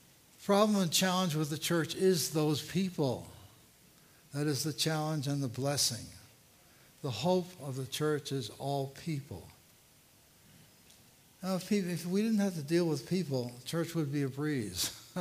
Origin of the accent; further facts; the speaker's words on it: New York City, New York, United States; Here I am. I'm from New York City, and couldn't even remember West Point.